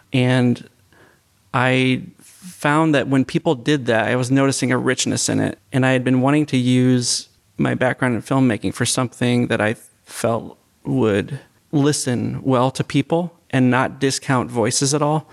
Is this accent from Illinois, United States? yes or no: yes; Illinois, United States; I am not. No, I'm from Illinois.